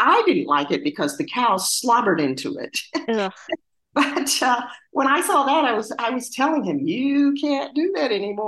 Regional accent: Texas, United States; I grew up ranching in South Texas.

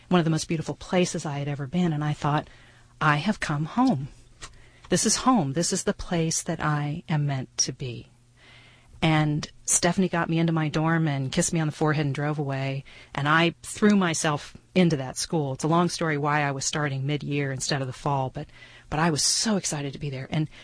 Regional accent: Springfield, Virginia, United States; I was 16 years old, and I went on a journey. I went from my hometown of Springfield, Virginia, up to Exeter, New Hampshire

